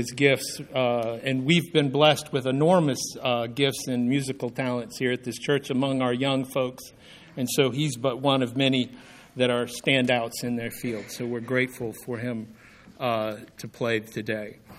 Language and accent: English; the South, United States; So I figure, you know, I'm from the South. Fish fries are pretty common, right?